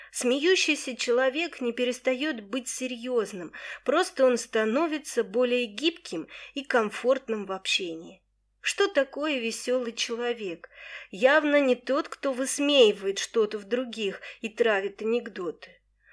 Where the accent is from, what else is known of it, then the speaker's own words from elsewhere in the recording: Belaya Kalitva, Rostov Oblast, Russia; раскинулся мой родной город Белая Калитва.